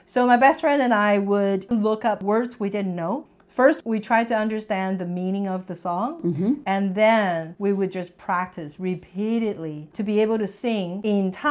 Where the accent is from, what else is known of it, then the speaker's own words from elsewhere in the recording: Taiwan; Well, I grew up in Taiwan, so I had a classroom with tables and chairs.